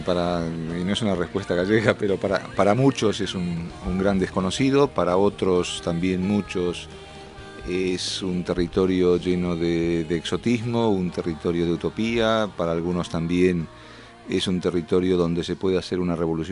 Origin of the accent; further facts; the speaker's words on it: Buenos Aires, Argentina; moved away as an adult; now in Spain; Yo hace 35 años que vivo en España. Nací en Buenos Aires, viví la primera parte de mi vida en Buenos Aires, el resto aquí en España.